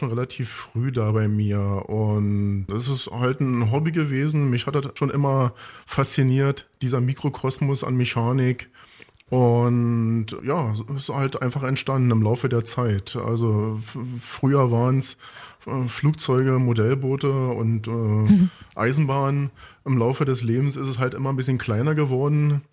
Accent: Potsdam, Brandenburg, Germany; born there; also born or lived in Rhineland; now in Werder, Germany; Also ganz aus dem Rheinland komme ich ja nicht, bin ja geborener Potsdamer und bin kurz vor der Wende dann als einer der Ersten im Rheinland gewesen, allerdings dann auch nur 10 Jahre und bin seit 2000 schon wieder hier im Brandenburgischen und bin dann aber nach Werder gegangen

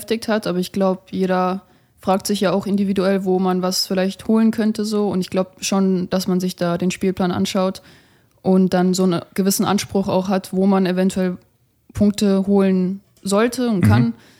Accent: Berlin, Germany; Und ich komme ja aus Berlin.

